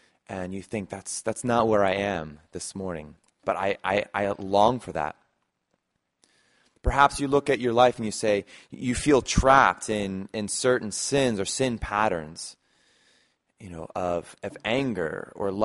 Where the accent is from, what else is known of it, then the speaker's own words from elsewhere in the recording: New Jersey, United States; We grew up in the Pine Barrens, and we go hiking and camping out there all the time.